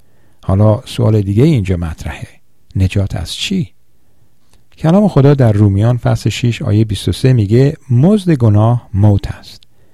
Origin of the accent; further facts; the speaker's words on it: Iran; تقریبا همه ما با این جمله در ایران بزرگ شدیم